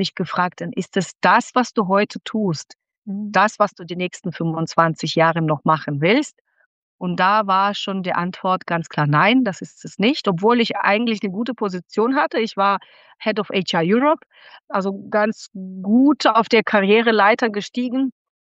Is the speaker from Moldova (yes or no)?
yes; Moldova; German is a second language; moved away as an adult; now in Germany; Ich komme aus Moldawien ursprünglich, also ehemalige Sowjetunion, und mit 19 bin ich nach Deutschland gekommen zum Studium.